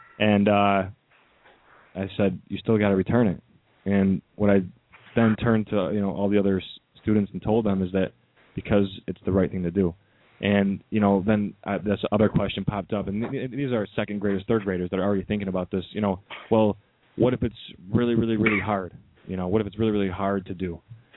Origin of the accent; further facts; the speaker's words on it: South Lyon, Michigan, United States; my hometown of South Lyon, which is 10 to 20,000 residents